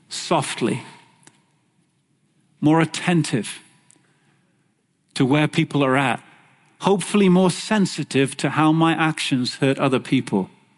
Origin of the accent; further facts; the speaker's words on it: England, United Kingdom; now in Canada; when I came from England to Canada